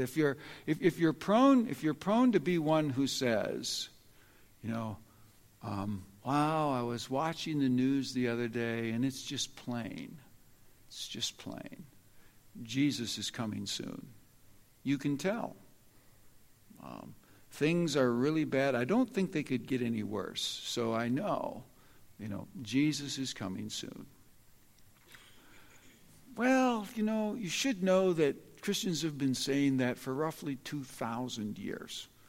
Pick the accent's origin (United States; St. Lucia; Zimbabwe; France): United States; as one American and as an experiencer of what Americans experience